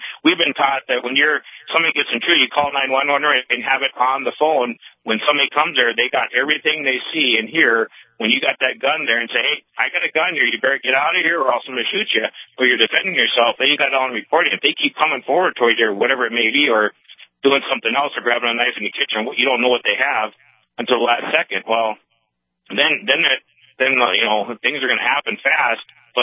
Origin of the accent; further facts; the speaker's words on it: North Dakota, United States; I was born and raised around North Dakota, is we never had to worry about all these things